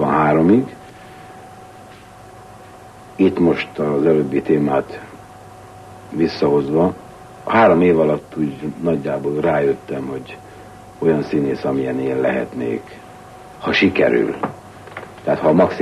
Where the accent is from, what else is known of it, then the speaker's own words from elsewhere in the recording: Budapest, Hungary; 1936. július 2-án születtem Budapesten.